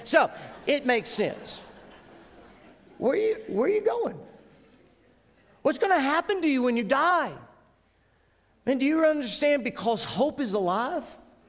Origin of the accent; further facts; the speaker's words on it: Inslee, United States; I grew up over in Inslee.